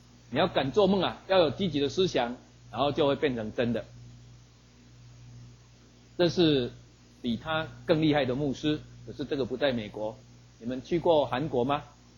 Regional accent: Taiwan; 我们台湾人在过年的时候

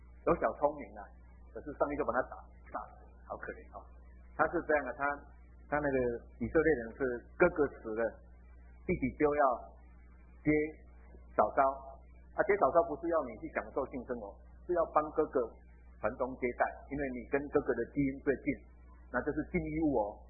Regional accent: Taiwan; 我还记得我小时候在台湾的时候

